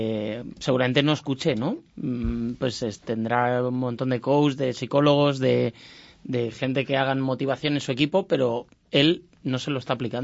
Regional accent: Asturias, Spain; Entonces yo soy asturiano

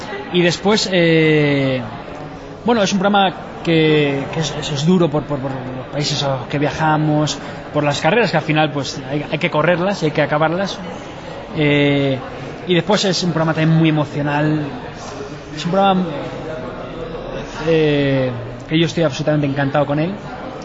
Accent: Barcelona, Catalonia, Spain; moved away as an adult; now in Madrid, Spain; en Barcelona yo soy catalán, entonces cuando llegué a Madrid a trabajar

